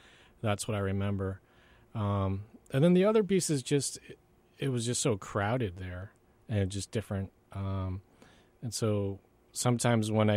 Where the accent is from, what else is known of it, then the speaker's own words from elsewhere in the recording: South Korea; also born or lived in Maine; now in United States; we grew up poor in Korea, and so I remember my oldest brother and I, like 30 years ago, we were growing up in Maine